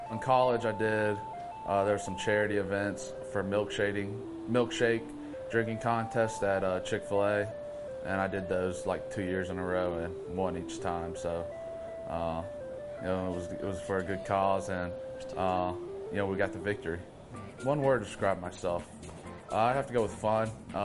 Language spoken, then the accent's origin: English; Alpharetta, Georgia, United States; I'm from Alpharetta, Georgia.